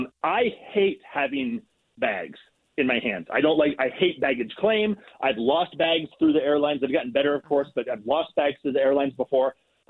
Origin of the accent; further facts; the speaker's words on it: California, United States; And, like, I'm from California. We go back to California a lot.